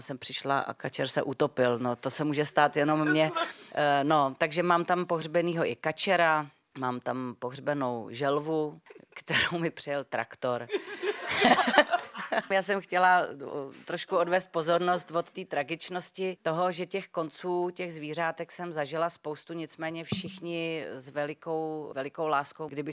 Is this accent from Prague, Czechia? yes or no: yes; Prague, Czechia; já jsem typický staropražák, žiju teď na Malý Straně, narodila jsem se na Starém Městě